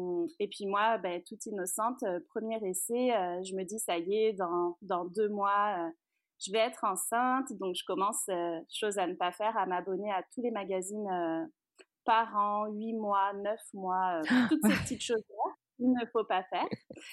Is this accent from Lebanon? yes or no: no; France; moved away as an adult; Alors moi, j'ai 33 ans, donc je suis française, on s'est expatriée ici.